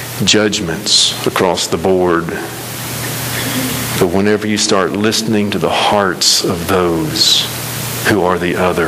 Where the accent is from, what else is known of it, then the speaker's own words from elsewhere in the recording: Southeast, United States; I'm a white man. I grew up in the Southeast to middle class families.